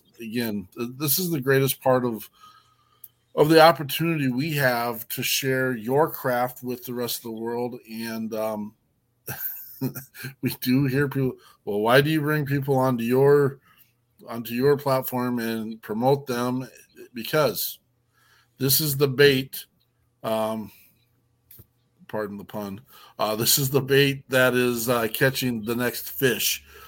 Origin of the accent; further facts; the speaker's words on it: Wyoming, United States; I'm a hillbilly from Wyoming, so I apologize.